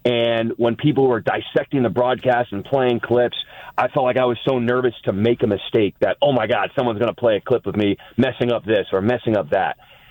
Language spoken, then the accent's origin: English; New York, United States; So everyone knows I'm from New York. So I have that kind of grittiness about myself.